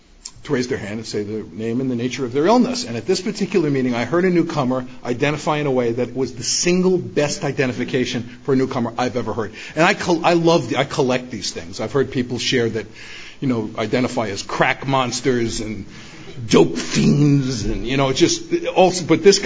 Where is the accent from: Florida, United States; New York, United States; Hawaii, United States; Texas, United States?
New York, United States; Bronx; born or raised there